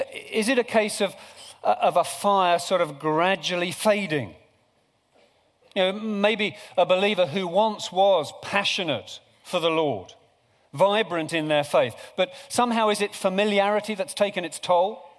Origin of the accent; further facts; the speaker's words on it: United Kingdom; And we now attend a restrained church, located in a restrained country. In short, we're British.